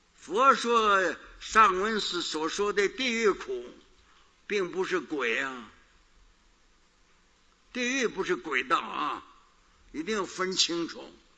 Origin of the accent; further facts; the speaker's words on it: Northeast China, China; 你像我们东北人现在没有了啊，开化了，文明进步了